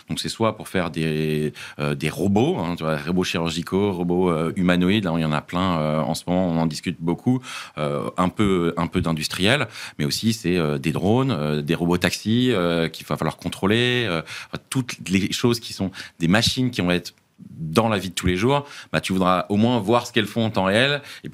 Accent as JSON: {"language": "French", "country": "France", "said": "J'ai pas besoin d'aller dire que je suis français."}